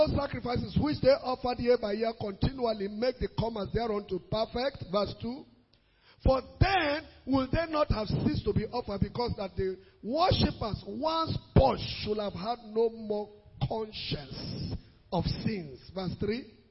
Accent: Ghana; I came here from Ghana.

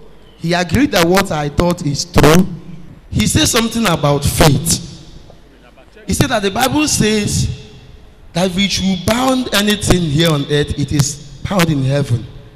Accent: Anam, Anambra, Nigeria; now in Lagos, Nigeria; where I worship, not in this Lagos, it is in one of the local church in Anambra State. I'm from Anam. So under the local government of Anambra West, in my church.

